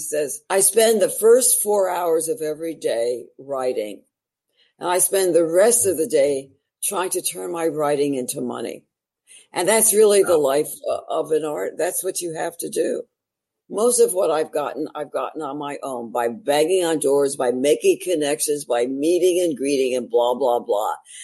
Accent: New York, United States; I'm the world's worst driver, being a New Yorker, I never drove.

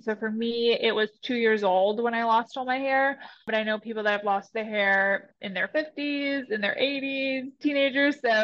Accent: Wisconsin, United States; moved away as an adult; now in Charlotte, United States; I am originally from Wisconsin, born and raised. I moved out to Charlotte, North Carolina after college

